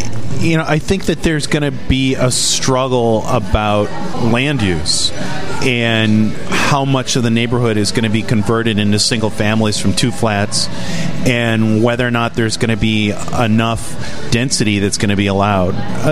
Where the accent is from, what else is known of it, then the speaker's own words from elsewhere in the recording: Chicago, Illinois, United States; I grew up in Lincoln Park in the 70s and the 80s